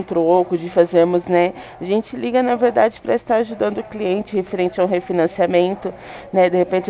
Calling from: Ribeirão Preto, São Paulo, Brazil; nós somos aqui de Ribeirão Preto.

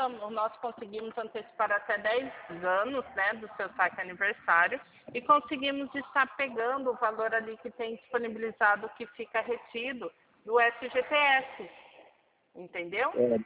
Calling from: Rio Claro, São Paulo, Brazil; Isso, aqui de Rio Claro.

